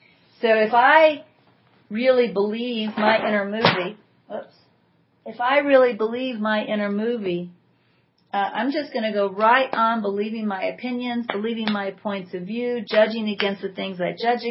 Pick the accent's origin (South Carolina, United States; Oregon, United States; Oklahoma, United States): Oklahoma, United States; Tulsa; I was raised in Tulsa, Oklahoma.